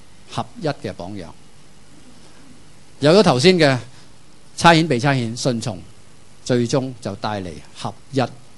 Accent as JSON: {"language": "Chinese", "country": "China", "said": "很合我们中国人、啊、子承父业嘛"}